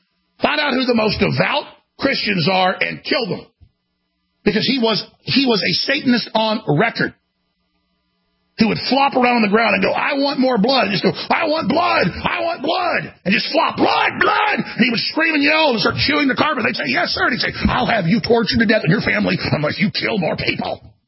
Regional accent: United States; And I'm an American. I come out of a long saga and a long struggle of 244 years and before that.

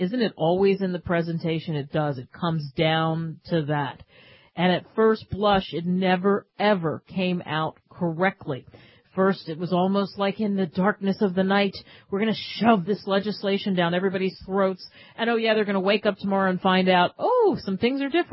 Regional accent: Philadelphia, Pennsylvania, United States; In my hometown of Philadelphia, they are planning on a big fat tax for soda and trash.

